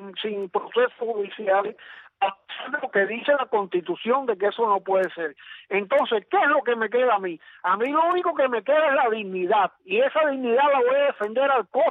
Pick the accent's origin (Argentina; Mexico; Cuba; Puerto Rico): Cuba; mi dignidad como ciudadano cubano